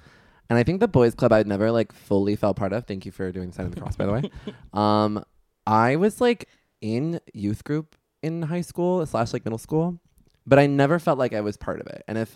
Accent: Houston, Texas, United States; We're from Houston, but he lives in Dallas

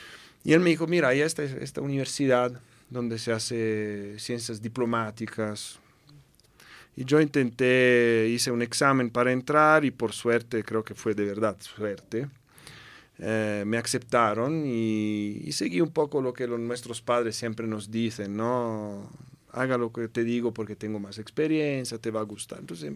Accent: Italy; accent: Italian; Spanish is a second language; el acento es italiano al full. Esto es, solo en francés no tengo acento, pero en las otros idiomas se siente mucho que soy italiano.

